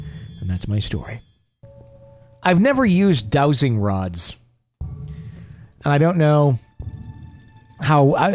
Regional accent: South Australia, Australia; a little fishing along the York Peninsula of my home state of South Australia.

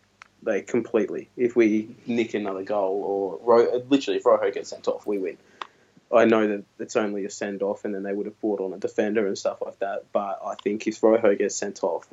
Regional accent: Nigeria; I'm Nigerian.

